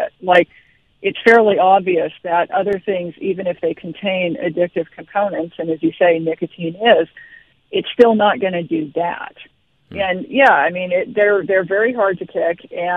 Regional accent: United Kingdom; also born or lived in United States; So people may not remember this, but I'm also British as well as American.

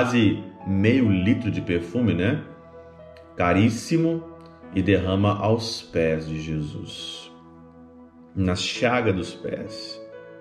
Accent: Minas Gerais, Brazil; eu como um bom mineiro, né? Eu, como criado, nascido em Minas Gerais, né, desde criança na igreja

